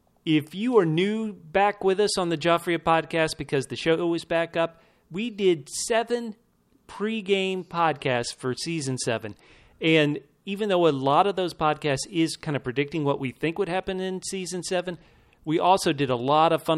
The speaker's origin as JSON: {"language": "English", "town": "Atlanta", "region": "Georgia", "country": "United States", "tie": "born or raised there", "said": "Sunday night, I'll be hometown ATL."}